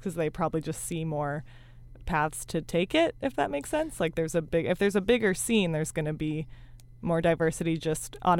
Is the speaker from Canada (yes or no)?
yes; Canada; I'm also Canadian.